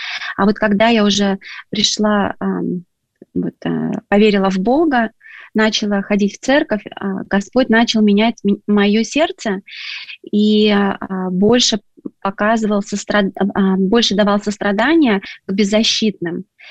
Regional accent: Russia; то, что я воспитывалась в России

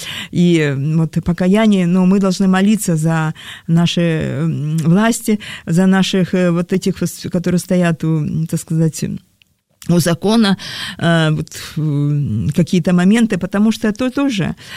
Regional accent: Vladivostok, Primorsky Krai, Russia; Я сама из Владивостока, да.

